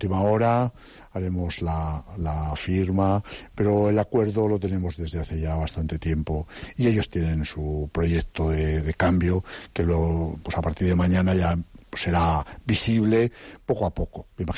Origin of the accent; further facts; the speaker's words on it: Valladolid, Castile and León, Spain; now in Santander, Spain; soy de Valladolid, donde hay un festival en una ciudad muy cinéfila, con la Semin